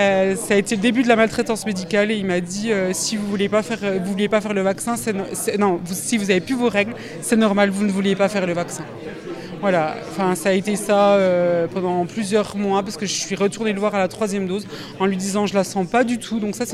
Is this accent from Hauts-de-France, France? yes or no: no; Besançon, Bourgogne-Franche-Comté, France; Et je viens de Besançon.